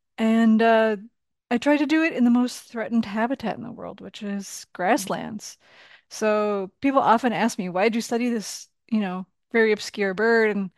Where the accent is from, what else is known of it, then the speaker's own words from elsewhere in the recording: Midwest, United States; now in Portland, United States; I am from the Midwest, but I live in Portland now.